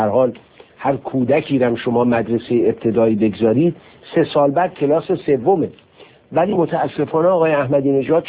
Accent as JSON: {"language": "Persian", "country": "Iran", "said": "بنده به عنوان یک ایرانی واقعا احساس شرم میکنم"}